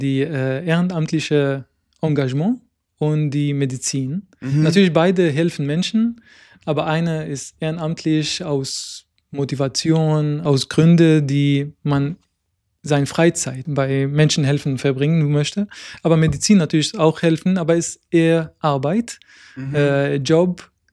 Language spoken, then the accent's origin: German; Aleppo, Aleppo Governorate, Syria; German is a second language; now in Germany; ich bin in Syrien, in Aleppo geboren und aufgewachsen.